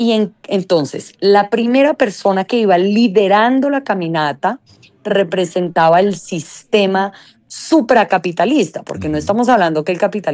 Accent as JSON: {"language": "Spanish", "country": "Colombia", "said": "que a nosotros como colombianos, ¿qué nos importa darle un peso a China, España o Italia?"}